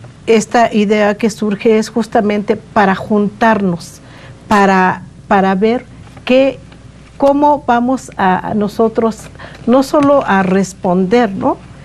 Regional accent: Mexico; estamos viendo cómo nos están agrediendo como mexicanos, ¿no?

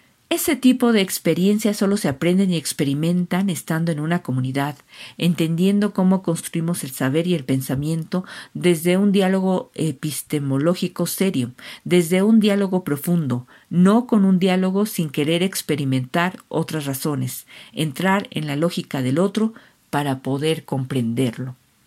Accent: Mexico; la cultura que llegó a decirnos que somos mexicanos

